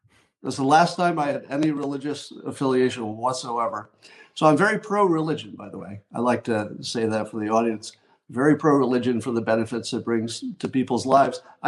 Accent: Windham, New York, United States; I grew up in a very small town, Windham, New York, in the Catskill Mountains.

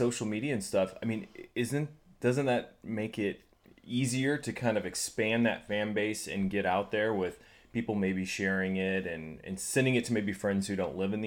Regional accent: Kansas City, United States; We are obviously from Kansas City here as well.

